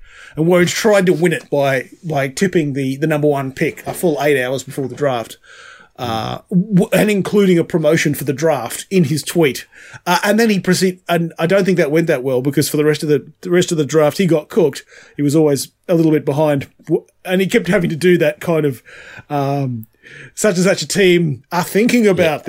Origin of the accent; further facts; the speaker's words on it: Australia; I discovered I'm still Australian, and it is England.